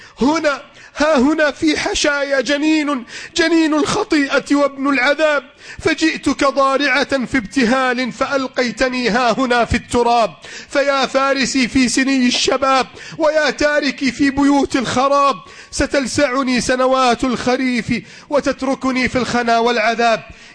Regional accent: Egypt

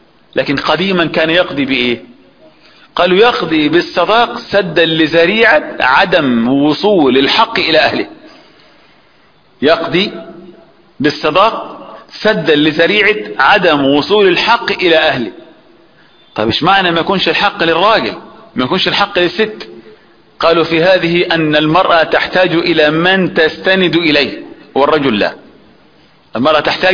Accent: Upper Egypt, Egypt; اللي هي يسموها عندنا في الصعيد أو أخوانا الفلاحين الداية،

